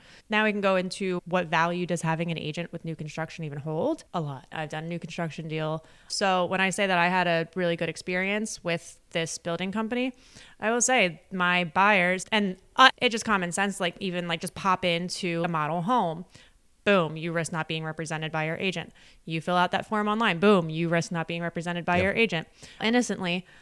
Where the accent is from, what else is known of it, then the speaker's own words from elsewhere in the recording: Delaware County, Pennsylvania, United States; I'm from Delco. I remember your first store.